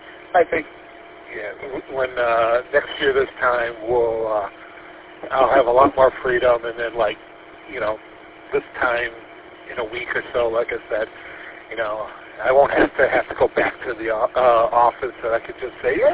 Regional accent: Kalamazoo, Michigan, United States; also born or lived in St. Louis; Originally, I'm from Kalamazoo. Been in Grand Rapids for about 20 years. Before that, my wife and I were in St. Louis for 20-plus years

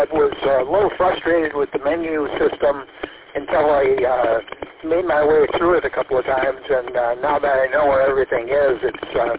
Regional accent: Iron River, Michigan, United States; also born or lived in Appleton, Wisconsin; now in Beulah, United States; was born and raised in Iron River, Michigan, worked most of my career in Appleton, and met a girl from Beulah and dated and got married and moved her over to Wisconsin

